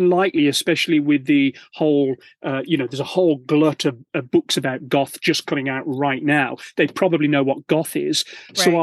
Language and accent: English; Birmingham, West Midlands, United Kingdom; "Oh, that's really weird because we're from Birmingham and we've not come across them."